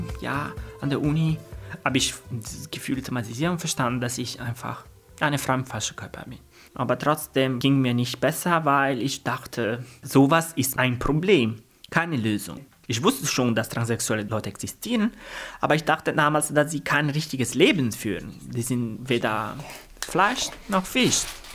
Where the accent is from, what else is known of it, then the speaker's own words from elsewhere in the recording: Italy; now in Germany; Ich habe meine Kindheit in meiner Geburtsstadt verbracht, in Italien.